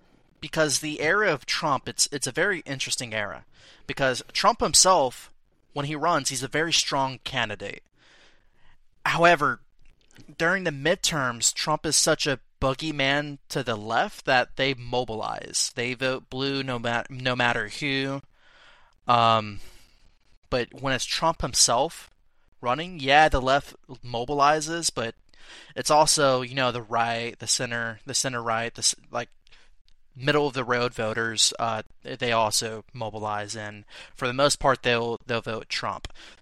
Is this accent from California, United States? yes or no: no; Houston, Texas, United States; I mean, I know in Houston, I'm from Houston, there have been some anti-ICE protests.